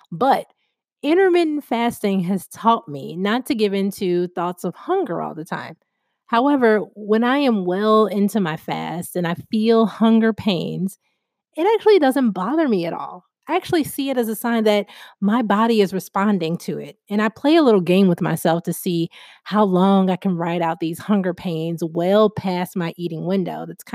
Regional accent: Chicago, Illinois, United States; So, I honestly hate being cold because I'm from Chicago.

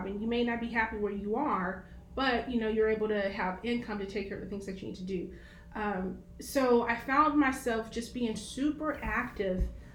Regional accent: Portland, Oregon, United States; So I'm from Portland.

